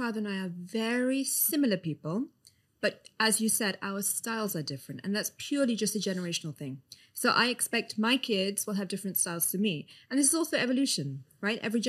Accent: London, United Kingdom; I was born and raised in London. My parents are from Pakistan. So they were born in Pakistan, but they came to London when they were quite young, I think around 5. They were also raised in London. So I almost feel like I'm second generation British.

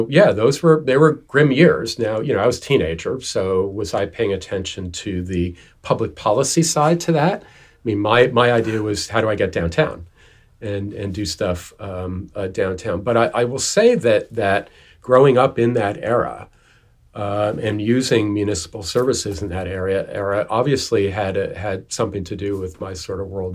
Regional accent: New York, United States; also born or lived in Texas; I was born in Texas, but I'm from New York. I lived right outside the Bronx, backyard, back at my bedroom window.

